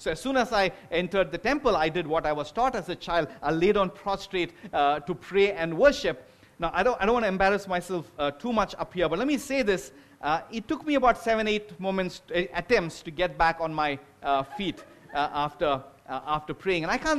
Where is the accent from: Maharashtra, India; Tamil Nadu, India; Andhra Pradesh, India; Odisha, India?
Tamil Nadu, India; Chennai; I grew up in Chennai.